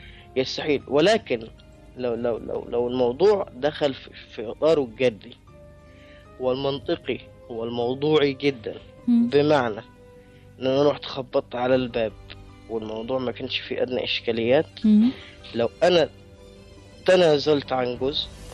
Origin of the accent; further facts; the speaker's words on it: Upper Egypt, Egypt; أنا صعيدي، وعادتنا وتقاليدنا بتقول كده